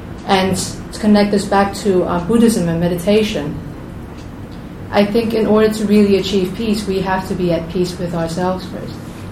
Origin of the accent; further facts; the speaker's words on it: Hong Kong; Yeah, I'm from Hong Kong.